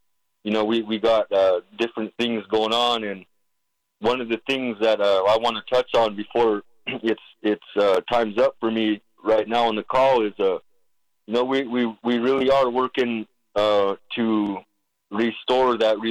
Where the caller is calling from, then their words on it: Nevada, United States; I'm calling from Oahu, Nevada.